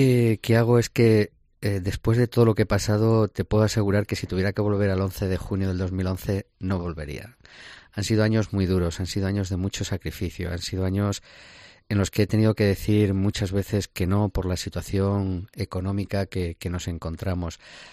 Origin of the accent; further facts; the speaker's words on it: Daimiel, Castilla-La Mancha, Spain; que ser alcalde de mi pueblo. Yo creo que por qué no una cuarta, ¿no? Yo creo que el trabajo está hecho, el trabajo es una situación que ha cambiado por completo la fisonomía del ayuntamiento de Daimiel